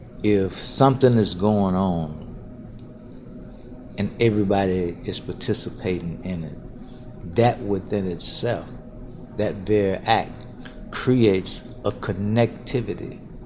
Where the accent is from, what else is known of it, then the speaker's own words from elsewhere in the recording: Mississippi, United States; I grew up in Mississippi, in southwest Mississippi, not too far from Macomb and Summit. I'm the youngest of 12 children. So, I grew up going to the churches.